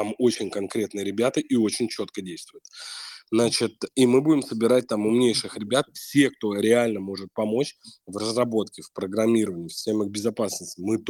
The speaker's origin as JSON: {"language": "Russian", "region": "Moscow", "country": "Russia", "tie": "born or raised there", "said": "я москвич, вот я родился здесь, я всю жизнь прожил здесь, и я люблю свой город."}